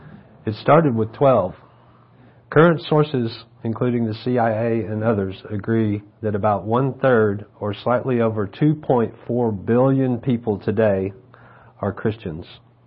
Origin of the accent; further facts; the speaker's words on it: the South, United States; I grew up in the Deep South, where we used to say that our town was the buckle of the Bible Belt.